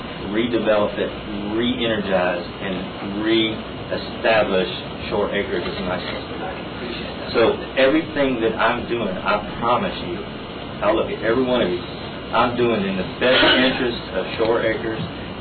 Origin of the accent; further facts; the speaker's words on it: Texas, United States; I grew up in Clear Creek Independent School District.